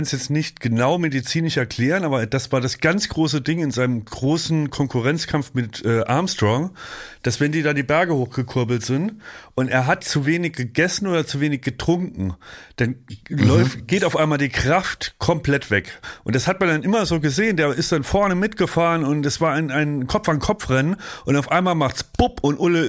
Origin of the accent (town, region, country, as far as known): Germany